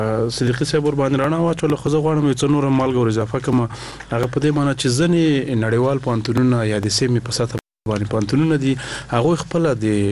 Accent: Nangarhar, Afghanistan; نو زه د ننګرهار ولایت یم

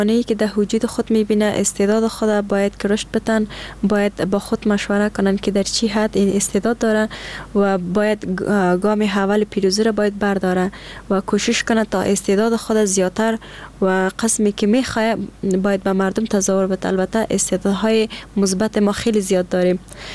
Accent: Afghanistan; یگانه مشکلی که ما افغانا داریم همین شرایط است.

